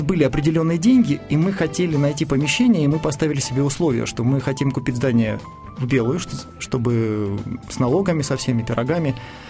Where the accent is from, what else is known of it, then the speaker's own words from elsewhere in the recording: Krasnyi Luch, Luhansk Oblast, Ukraine; moved away as an adult; now in Moscow, Russia; Да, есть такой маленький город Красный Луч, шахтерский городок, 11 шахт, 3 завода, 2 фабрики.